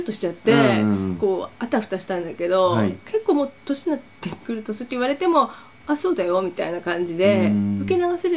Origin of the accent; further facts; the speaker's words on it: Hokkaido, Japan; その昔私北海道出身なんでね、はい、北海道にいて、まあ、ちょうど私が子供の時にまだプロペラ飛行機だったと思うんですけど